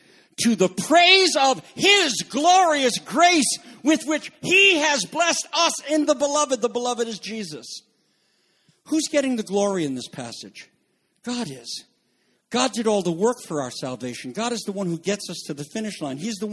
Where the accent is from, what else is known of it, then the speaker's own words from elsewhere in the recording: Canada; I'm French Canadian. If anybody should go to heaven, it's French Canadians.